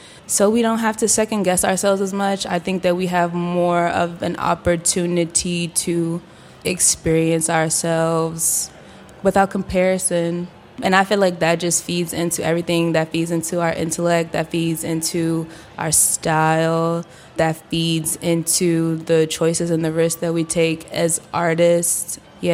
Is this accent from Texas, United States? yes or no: no; Washington, District of Columbia, United States; also born or lived in Prince George's County, Maryland; I grew up in Southeast, Northeast, and PG County.